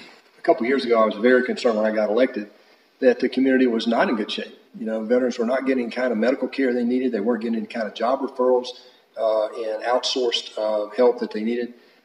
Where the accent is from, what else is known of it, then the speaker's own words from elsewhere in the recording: Warner Robins, Georgia, United States; We have a large veteran community in my hometown, Robins Air Force Base, there in Warner Robins.